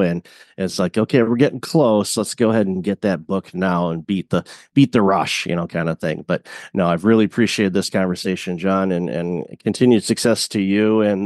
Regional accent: Detroit, Michigan, United States; I grew up in Detroit. My dad worked for Generous Motors and General Motors.

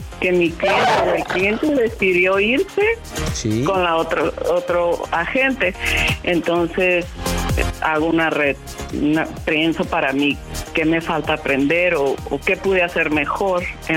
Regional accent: Sonora, Mexico; now in Tucson, United States; Soy de Sonora. Soy de Sonora y trabajo en bienes raíces.

